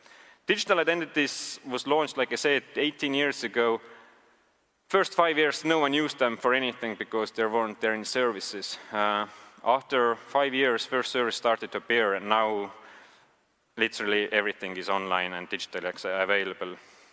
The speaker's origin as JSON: {"language": "English", "country": "Estonia", "said": "I'm from Estonia, so I never experienced those"}